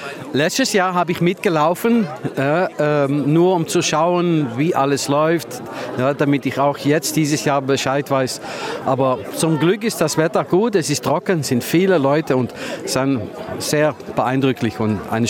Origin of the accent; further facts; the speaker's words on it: Netherlands; German is a second language; now in Switzerland; kann ich mich bei uns in Holland nicht erinnern